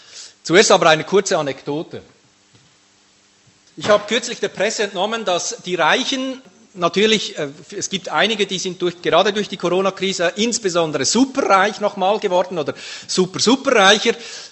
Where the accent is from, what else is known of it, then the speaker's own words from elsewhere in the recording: Hunzenschwil, Aargau, Switzerland; Ich freue mich, dass ich wieder mal in Hunzenschwil sein kann. Ich meine, es ist meine Heimatgemeinde, meine Heimgemeinde, aber ich war jetzt, glaube ich, fast ein Jahr nicht mehr da.